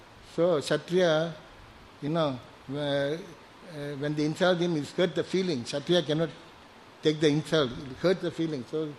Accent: Malaysia; I'm from Malaysia, I don't know anything about it.

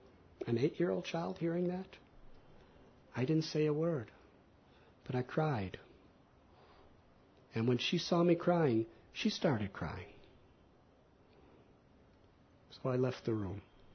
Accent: Illinois, United States; he was from Ohio, I was from Illinois, it's the next state.

